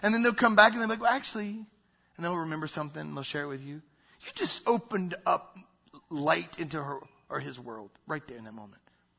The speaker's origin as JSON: {"language": "English", "region": "the South", "country": "United States", "said": "I'm from the South, so I learned this in the South."}